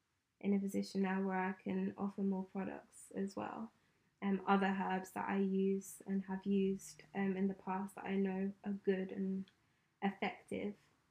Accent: Ireland; born there; accent: English; So they think I'm actually, well, born in Ireland, but my accent is English.

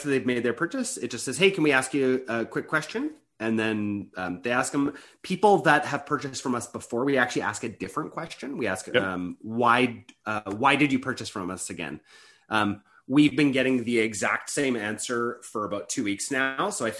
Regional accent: Canada; I don't like the false scarcity, especially as a Canadian.

